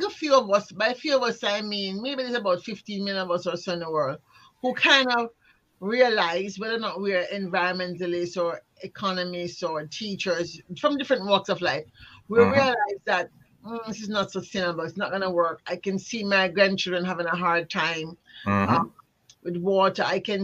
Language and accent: English; Jamaica; I'm from Ireland, I'm from Jamaica. And I realized that, my God, most Jamaicans don't care about the sea